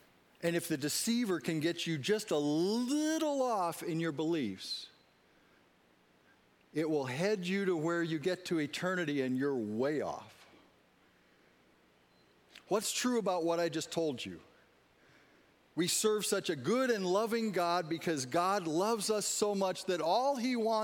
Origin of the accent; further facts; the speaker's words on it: United States; I'm an American.